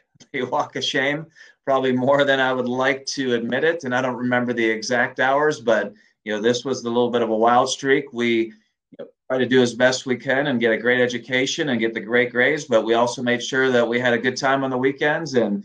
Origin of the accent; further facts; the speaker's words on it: Pittsburgh, Pennsylvania, United States; because I grew up in Pittsburgh, and back in the 80s, when I played hockey, played junior hockey, played high school hockey there